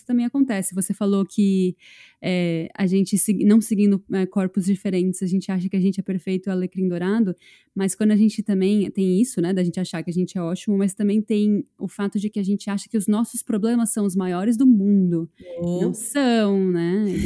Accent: Brazil; eu tava contando que eu sou brasileira

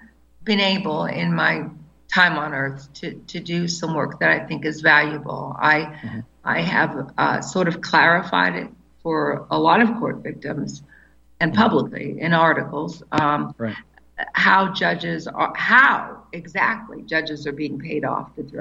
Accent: United States; born there; Of course I am, yeah. I was born in the United States.

